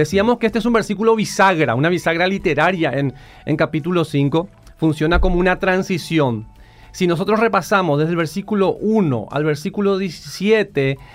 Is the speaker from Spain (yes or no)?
no; Villeta, Cundinamarca, Colombia; Yo vengo de Villeta, me crié en Villeta y me tocaba viajar mucho.